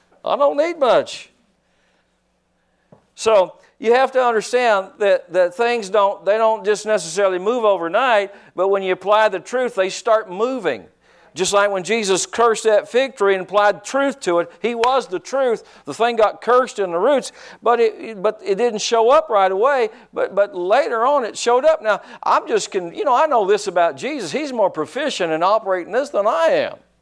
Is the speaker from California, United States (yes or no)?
no; Newburgh, Indiana, United States; When I moved here, I found out the east siders and the west siders had a thing going with one another. I was from Newburgh. I didn't care.